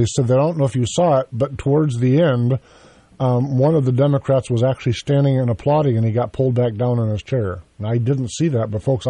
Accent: United States; I'm an American. And to Trump's words, I'm an American dreamer.

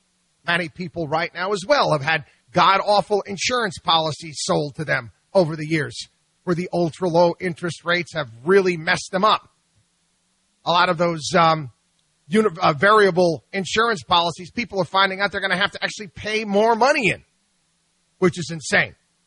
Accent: New Jersey, United States; born there; Listen, I was born in New Jersey.

